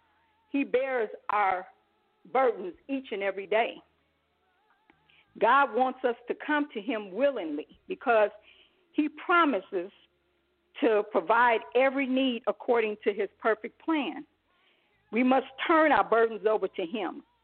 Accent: Jacksonville, Florida, United States; my ministry is Inspirees Outreach, and I'm from Jacksonville, Florida.

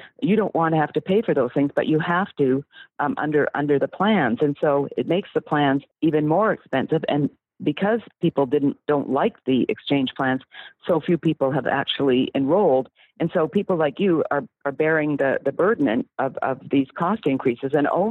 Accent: Canada; because I'm Canadian. I grew up under single payer healthcare where no private insurance is allowed.

